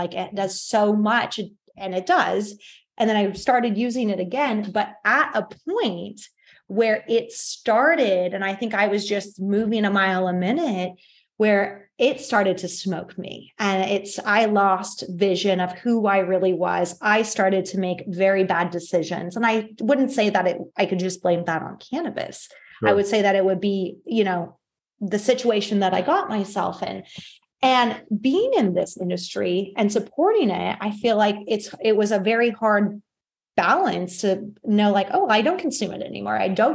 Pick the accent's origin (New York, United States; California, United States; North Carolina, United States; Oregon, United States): Oregon, United States; Portland; You know, it's interesting because like growing up, I'm from Portland. Like a lot of my friends have dispensaries, like cannabis, weed, whatever.